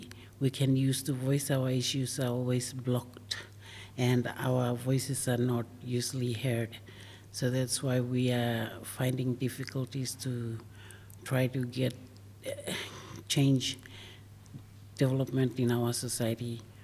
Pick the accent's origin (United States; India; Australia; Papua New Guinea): Papua New Guinea; I am coming from Papua New Guinea, and I am speaking from PNG women's perspective.